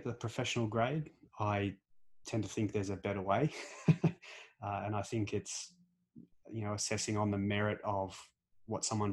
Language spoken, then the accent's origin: English; Canberra, Australian Capital Territory, Australia; I'm from Canberra originally. And so I grew up with rugby league.